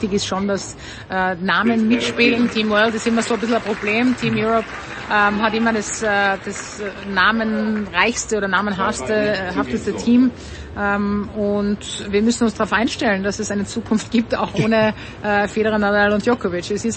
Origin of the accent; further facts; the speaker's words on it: Tyrol, Austria; Natürlich für mich als Tirolerin ist es nochmal spezieller, sowas miterleben zu dürfen.